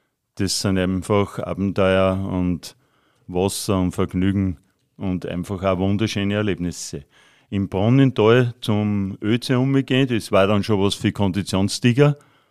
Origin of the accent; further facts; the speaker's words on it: Bad Hall, Upper Austria, Austria; Ich bin aus Bad Hall. Ich habe da ein Restaurant gehabt, habe nicht immer so viel Zeit gehabt wie jetzt als Pensionist.